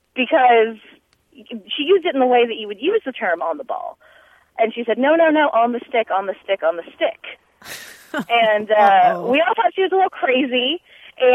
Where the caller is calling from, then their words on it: Dallas, Texas, United States; Dallas, Texas.